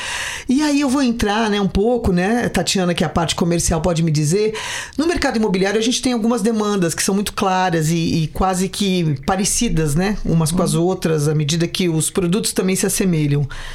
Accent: São Paulo, Brazil; porque eu sou de São Paulo, quando eu tô lá eu vejo

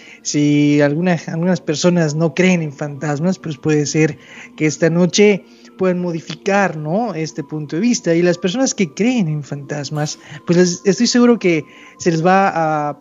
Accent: Mexico; y más en mi tierra, o sea, en esta región, en el sureste de México

